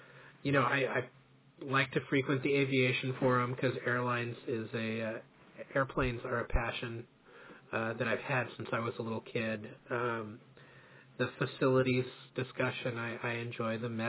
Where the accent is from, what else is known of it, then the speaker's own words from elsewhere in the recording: Palo Alto, California, United States; I grew up in Palo Alto, so, you know, coming here to live has been great.